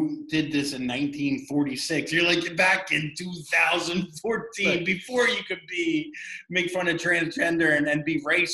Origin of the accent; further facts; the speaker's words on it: Florida, United States; I grew up in Florida. My mom is from Skokie, from Chicago.